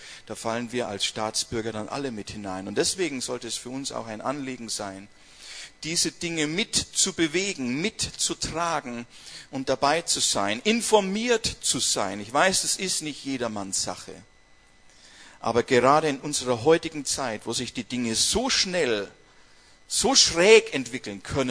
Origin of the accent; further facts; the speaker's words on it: Bavaria, Germany; ich komme aus Franken. Ja? Und Franken bedeutet, gebürtiger Bayer zu sein.